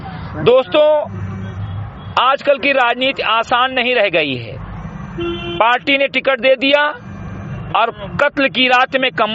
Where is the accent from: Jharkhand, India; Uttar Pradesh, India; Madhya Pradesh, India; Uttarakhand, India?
Uttar Pradesh, India; ग्राम सभा सिमरी कटई विकासखंड मेनपुरा जनपद बहराइच का मूल निवासी हूं तथा एक सामाजिक कार्यकर्ता हूं